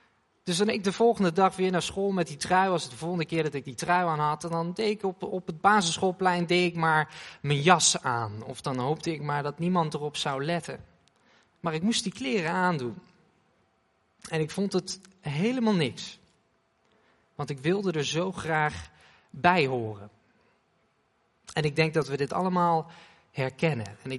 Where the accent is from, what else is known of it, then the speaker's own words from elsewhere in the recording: Oegstgeest, South Holland, Netherlands; Zij het niet dat ik ben opgegroeid in Oegstgeest. En Oegstgeest is eigenlijk een soort buitenwijk / gemeente van Leiden.